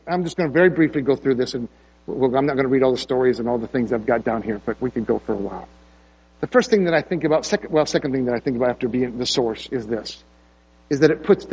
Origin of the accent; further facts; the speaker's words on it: Michigan, United States; Anyway, I grew up in Michigan, so that's what, I don't know what it's here.